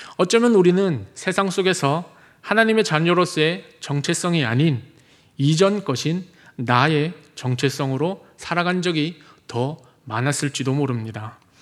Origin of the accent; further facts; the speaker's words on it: Ulsan, South Korea; 저도 제 고향이 울산인데 제가 울산 사람이라고 말을 하지 않으면 사람들이 제가 울산 사람인지 잘 모르시더라고요. 울산이 사투리가 심하지도 않을 뿐더러 그냥 저 스스로가 생각하기에 제가 사투리를 많이 안 쓴다고 생각을 해서